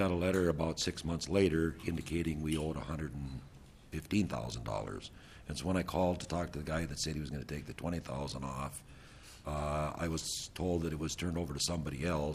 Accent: Minnesota, United States; now in Montevideo, United States; I own Custom Ag Service out of Montevideo, Minnesota. I was born and raised in Kitson County up in the northwest corner of the state and on a farm family.

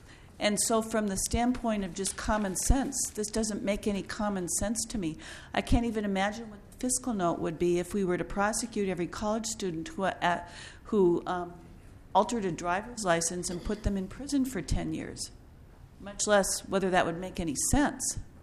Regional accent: Willmar, Minnesota, United States; born there; Kandy, Ohio County is actually the county where I was born. I was born in Wilmer.

